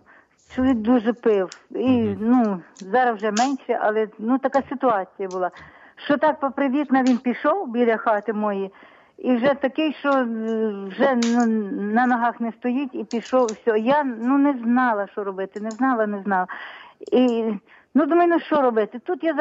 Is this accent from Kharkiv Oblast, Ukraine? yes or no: no; Kamianets-Podilskyi, Khmelnytskyi Oblast, Ukraine; Я з Кам'янця-Подільського.